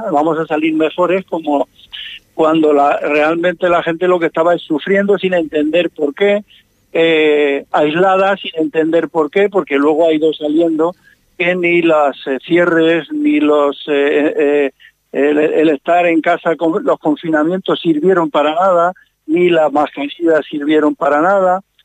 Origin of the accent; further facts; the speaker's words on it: Castilla-La Mancha, Spain; Soy manchego, sí, soy manchego.